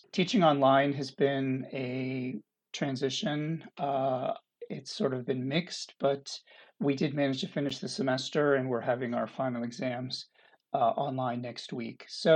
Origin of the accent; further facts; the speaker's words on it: Pennsylvania, United States; I'm from Western Pennsylvania, near Pittsburgh